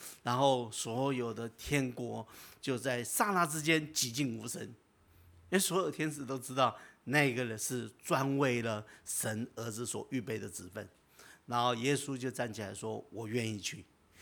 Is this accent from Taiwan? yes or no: yes; Taiwan; 可是你看我们台湾人